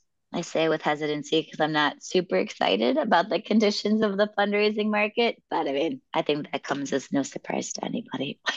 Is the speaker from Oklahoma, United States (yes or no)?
no; Chicago, Illinois, United States; also born or lived in New York; now in Puerto Rico; I'm from Chicago. I moved from New York. People thought I was nuts when I moved to an island.